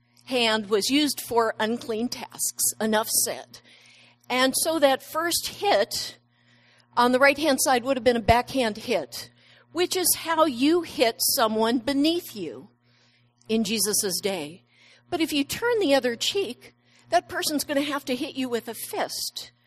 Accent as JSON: {"language": "English", "town": "San Diego", "region": "California", "country": "United States", "also_born_or_lived": "Washington / Washington, D.C.", "said": "I'm from San Diego, as you know, but I lived in Washington State in college and then lived in D.C."}